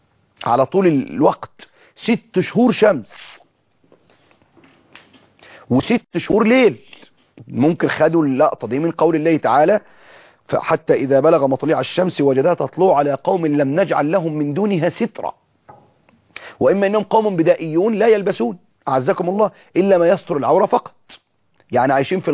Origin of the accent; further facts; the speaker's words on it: Egypt; وإحنا في مصر نتكلم بلهجة معينة